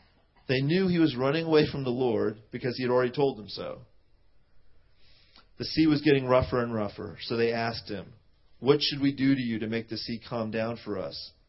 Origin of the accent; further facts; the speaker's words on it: India; as an Indian person, I don't really get on boats very much. I don't know about you guys. I don't know if it's like we're seafaring people as Indians.